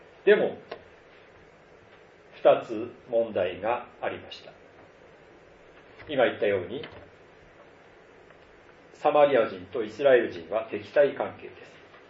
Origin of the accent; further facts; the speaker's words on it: Iwate, Japan; 私は岩手出身ですから南部藩というところにあるわけですね。